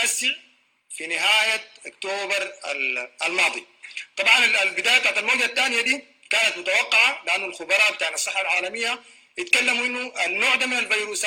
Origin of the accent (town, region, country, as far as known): Sudan